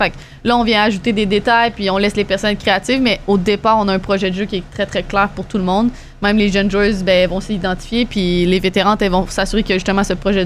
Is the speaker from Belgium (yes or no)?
no; Canada; c'est quand même très, très difficile en tant que Canadienne d'essayer d'aller jouer pro outre-mer